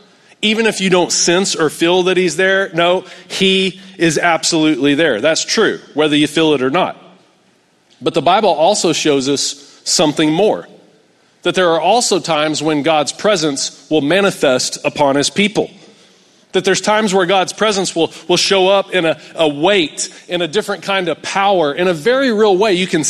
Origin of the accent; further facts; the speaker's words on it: Texas, United States; because I'm a Texan and I love barbecue, right?